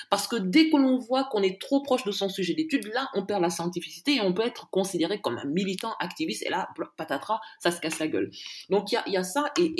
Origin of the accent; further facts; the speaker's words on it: Vénissieux, Auvergne-Rhône-Alpes, France; moi, en grandissant au Minguette, je ne peux pas comparer la situation au Queens du milieu des années 80